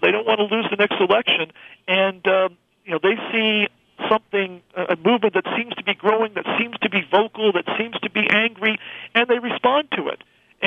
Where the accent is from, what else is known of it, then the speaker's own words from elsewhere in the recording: California, United States; I'm originally a Californian